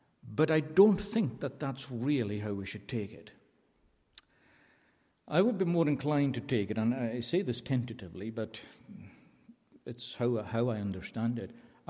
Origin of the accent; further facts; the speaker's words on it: Scotland, United Kingdom; first language Scottish Gaelic; English is a second language; in the northwest of Scotland, there was a particular word chosen in the Gaelic language, which is my first language.